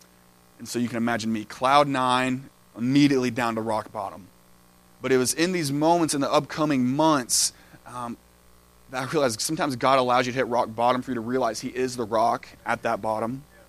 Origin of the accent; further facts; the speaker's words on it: Knoxville, Tennessee, United States; also born or lived in Kentucky; So from Kentucky, grew up here in Knoxville. This is home to me. My parents, they're still up in Kentucky.